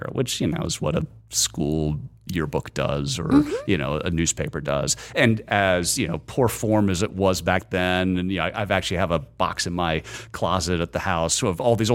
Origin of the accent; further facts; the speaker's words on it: Georgia, United States; Proximity. Growing up in Georgia, there was